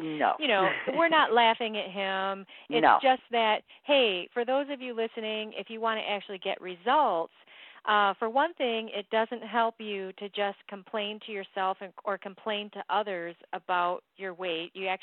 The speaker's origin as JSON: {"language": "English", "region": "East Coast", "country": "United States", "said": "You know, I'm from the East Coast, and I don't just do this."}